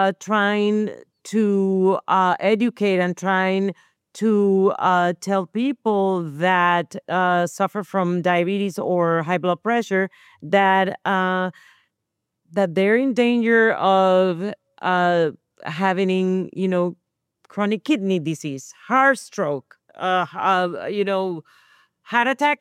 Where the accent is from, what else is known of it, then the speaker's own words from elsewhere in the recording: Colombia; English is a second language; I grew up in Colombia, so soccer was our life.